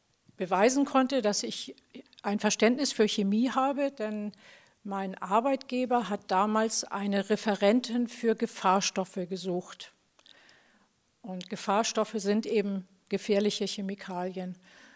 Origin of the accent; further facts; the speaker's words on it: Hamburg, Germany; born there; bin 62 Jahre alt. Ich bin in Hamburg geboren. Ich habe zwei Kinder, einen Jungen und ein Mädchen. Ich arbeite auch in Hamburg. Ich habe meine Ausbildung in Hamburg gemacht und bin so ein richtiges Hamburger Mädchen.